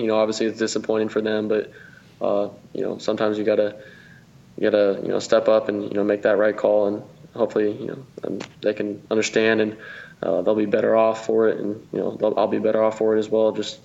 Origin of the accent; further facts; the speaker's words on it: West Coast, United States; born there; obviously I was born in the West Coast, watching the Pac-12, and it's better for my family as well.